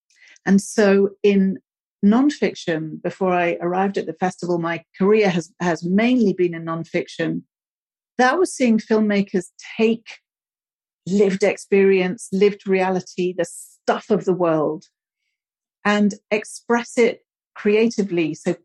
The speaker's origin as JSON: {"language": "English", "country": "United Kingdom", "said": "I'm British. I come from a working class background. I'm not white."}